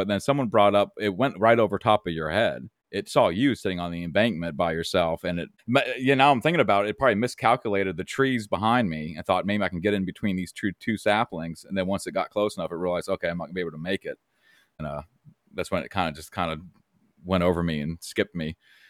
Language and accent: English; Pennsylvania, United States; And growing up in Pennsylvania, I grew up in central Pennsylvania, just north of Johnstown, Altoona area, so like Cambria County.